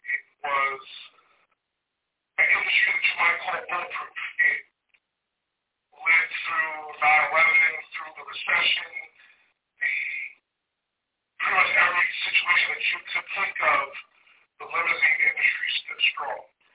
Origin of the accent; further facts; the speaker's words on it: Fort Riley, Kansas, United States; born there; also born or lived in Germany; now in North Carolina, United States; Originally, I was born from Fort Riley, Kansas. Throughout my life, I have lived at many different places. I've been lived in Germany. I've also lived here in North Carolina.